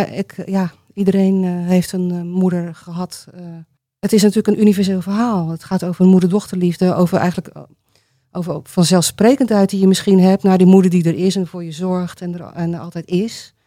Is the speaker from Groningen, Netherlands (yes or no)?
no; Barendrecht, South Holland, Netherlands; also born or lived in Rotterdam; Geboren in het Sint-Klaren ziekenhuis in Rotterdam, maar opgegroeid na een week zat ik hier in Barendrecht.